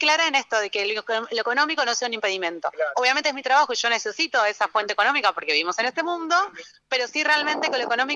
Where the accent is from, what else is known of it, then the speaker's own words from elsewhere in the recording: Buenos Aires, Argentina; yo soy de Buenos Aires, de la ciudad de Buenos Aires, de Capital